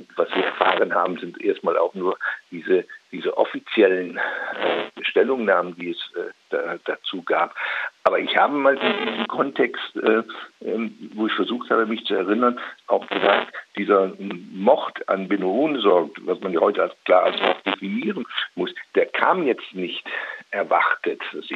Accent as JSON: {"language": "German", "region": "Eifel", "country": "Germany", "tie": "born or raised there", "also_born_or_lived": "Opladen", "said": "1967 15 Jahre alt gewesen. Ich bin aufgewachsen, bin zwar in Opladen bei Köln geboren, aber aufgewachsen in der Eifel, in ganz kleinen Orten"}